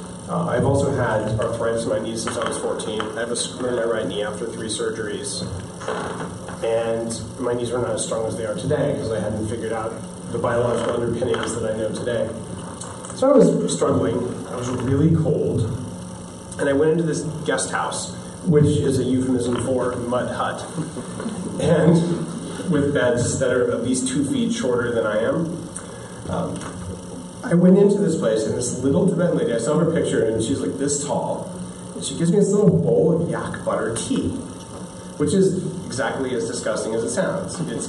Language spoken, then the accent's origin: English; United States; That was my thinking, because I'm American.